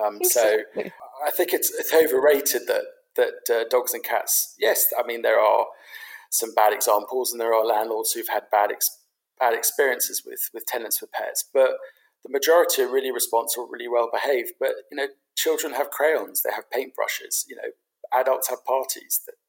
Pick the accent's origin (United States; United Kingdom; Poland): United Kingdom; London; Well, I grew up in London. I grew up in London as a Londoner.